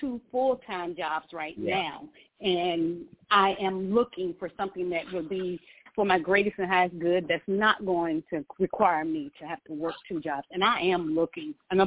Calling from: Georgia, United States; and I'm calling from Georgia.

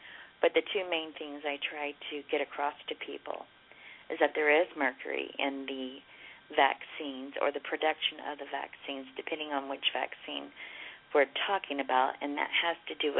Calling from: Oklahoma, United States; I'm calling from Oklahoma.

